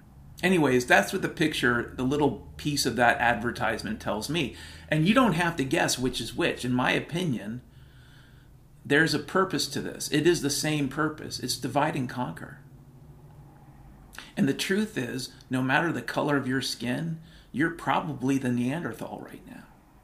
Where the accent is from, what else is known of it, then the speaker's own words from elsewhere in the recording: Pacific Northwest, United States; I grew up in the Pacific Northwest. We had beautiful blue skies.